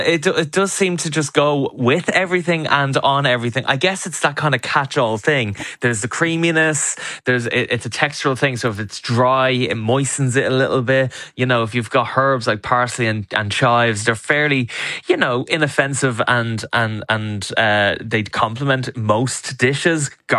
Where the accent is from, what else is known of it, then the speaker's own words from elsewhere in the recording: Ireland; as Irish people, we love our ketchup, we love our mayo